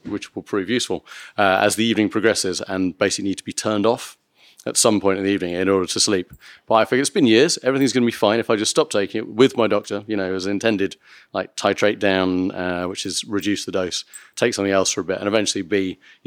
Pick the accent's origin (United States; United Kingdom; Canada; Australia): United Kingdom; Burton-on-Trent, West Midlands; now in Nottingham, United Kingdom; So I'm from Burton-on-Trent, but I live in Nottingham.